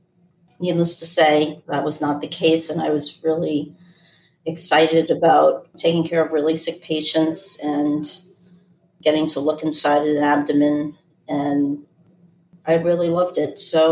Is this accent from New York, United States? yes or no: yes; New York City, New York, United States; also born or lived in Connecticut; So I grew up in mostly in New York City, but also in rural Connecticut, what I think of as the best of both worlds.